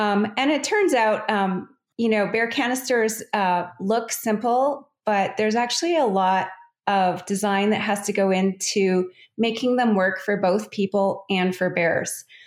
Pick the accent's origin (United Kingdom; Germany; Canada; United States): Canada; Calgary, Alberta; I grew up in Calgary, which is just at the base of the Rocky Mountains in Canada.